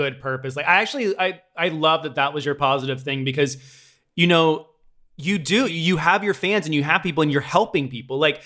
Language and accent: English; Tennessee, United States; And I'm like, no, I grew up in Tennessee. It is not getting better.